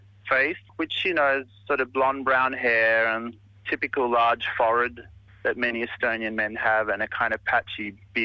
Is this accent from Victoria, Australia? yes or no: no; New South Wales, Australia; So it's just a tiny corner of in the backwaters of the Hunter Valley.